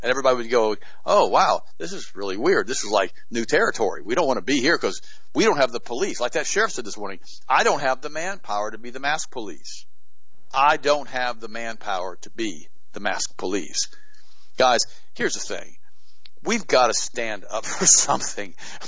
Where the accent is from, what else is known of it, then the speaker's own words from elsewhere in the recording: United States; born there; My mom came from Germany. I was born in the United States. I'm an American.